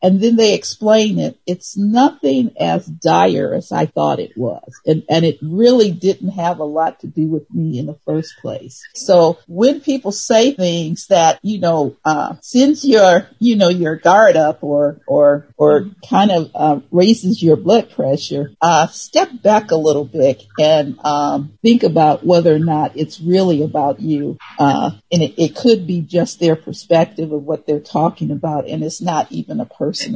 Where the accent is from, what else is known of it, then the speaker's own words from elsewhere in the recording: Detroit, Michigan, United States; also born or lived in Arkansas; I was born in Arkansas, raised in Detroit, and I moved back to Arkansas, then to California